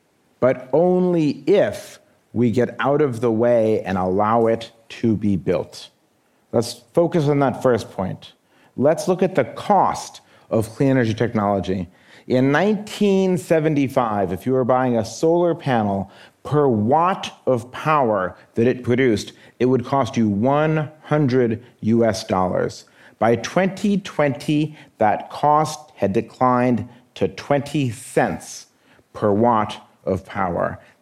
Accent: United States; In my home country, the United States

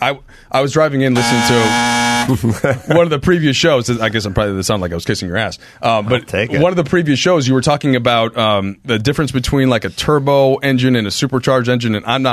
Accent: Minnesota, United States; I grew up in Minnesota, and there was a little bit of that there.

